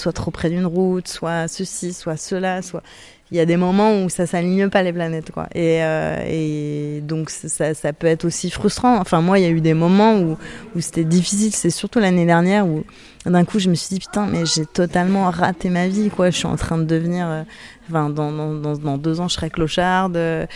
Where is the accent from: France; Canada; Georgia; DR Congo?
France; born there; Et je suis née en France et je connaissais pas bien les régions.